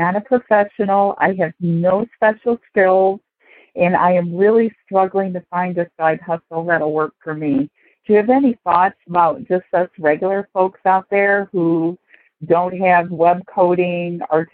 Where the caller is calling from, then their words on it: Ohio, United States; I'm calling from Ohio.